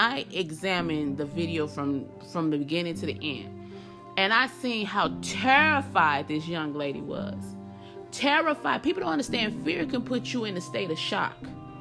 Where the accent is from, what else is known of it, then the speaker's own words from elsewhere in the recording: United States; This is my opinion. This is how I feel as an American, part of the human race.